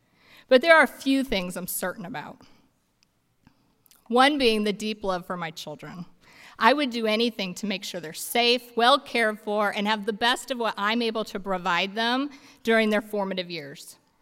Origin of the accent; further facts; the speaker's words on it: United States; It's been a difficult week for me as a mother and a pastor, as an American, and as a human being.